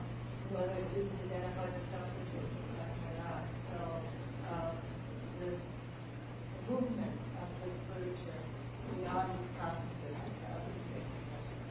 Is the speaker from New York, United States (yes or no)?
yes; Rochester, New York, United States; from Rochester, New York